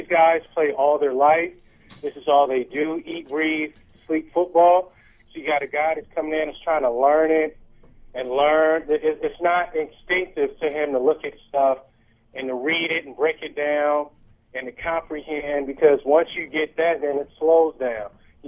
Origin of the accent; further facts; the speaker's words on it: Dayton, Ohio, United States; now in Hampton, United States; I'm originally from Dayton, Ohio, just like the last caller. I've been a lifelong fan.